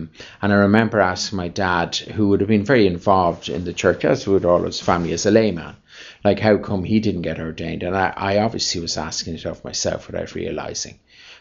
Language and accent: English; Rathgar, Leinster, Ireland; also born or lived in Blackrock; when I say in Talla that I'm from Rathgar and Blackrock, you can imagine the reaction. So I assure them that those areas have come on great since I left them